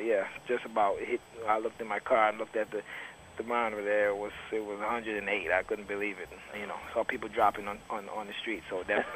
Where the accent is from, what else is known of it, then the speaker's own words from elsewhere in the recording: St. Thomas, U.S. Virgin Islands; I'm from the Virgin Islands, from the St. Thomas Virgin Islands, and not much jazz down there.